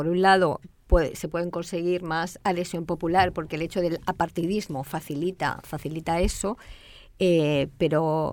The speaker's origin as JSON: {"language": "Spanish", "region": "Catalonia", "country": "Spain", "said": "Y visto sobre todo desde aquí, desde Cataluña"}